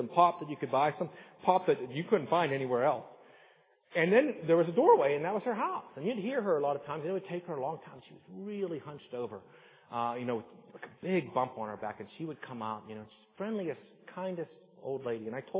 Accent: Salzburg, Austria; When I was growing up in Salzburg, we had this little store that we would go down

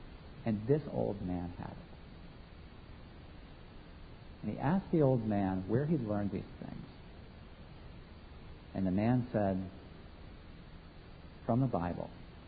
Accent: New York, United States; I am a Christian, but I'm also an American. I'm a New Yorker, and I'm essentially a villager.

